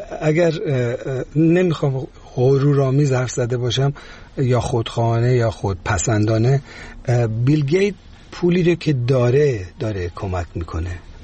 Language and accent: Persian; Iran